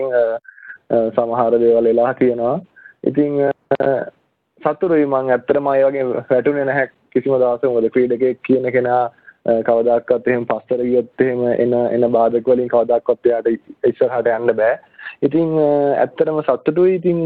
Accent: Pannala, North Western Province, Sri Lanka; මගේ ගම පන්නල. මම මුලින්ම පාසල් ඉස්කෝලේ ගියේ පන්නල ජාතික පාසලට.

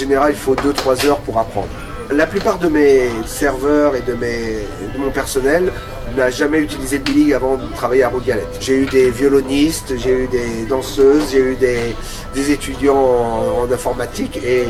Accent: Brittany, France; Bon, je viens de Bretagne, donc les crêpes, les galettes.

